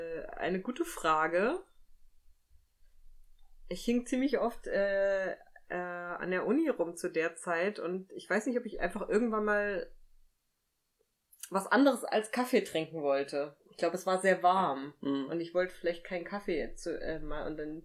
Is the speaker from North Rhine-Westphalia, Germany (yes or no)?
no; Thuringia, Germany; ich bin ja in Thüringen groß geworden